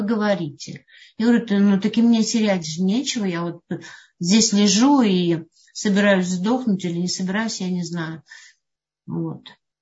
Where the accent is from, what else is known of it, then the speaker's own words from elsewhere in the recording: Western Ukraine, Ukraine; born there; Хотя у меня в паспорте написано русская, у мамы написано гречанка. Родилась я в Западной Украине, где сейчас идет война и бесконечно плачет мое сердце об Украине.